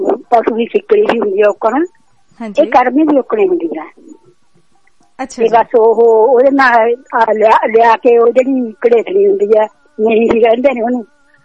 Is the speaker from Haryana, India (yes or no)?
no; Punjab, India; ਅਸੀਂ ਸੰਗਰੂਰ ਜ਼ਿਲ੍ਹਾ ਬੇਟਾ ਸਾਡਾ।